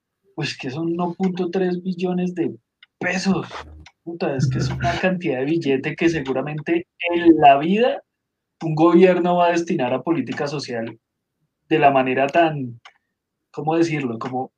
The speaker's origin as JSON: {"language": "Spanish", "country": "Colombia", "said": "hacen parte al menos de nuestra idiosincrasia y de nuestra historia como colombianos"}